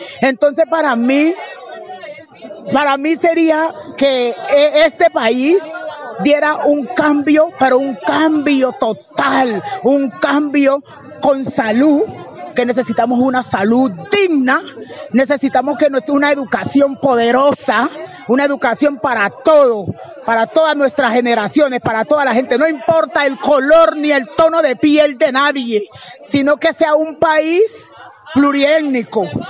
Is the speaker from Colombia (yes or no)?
yes; Cali, Valle del Cauca, Colombia; Soy del oriente de Cali